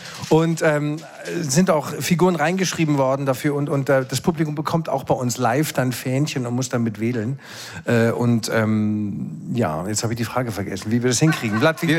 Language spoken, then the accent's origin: German; Bremen, Germany; Ich komme ja aus der Ecke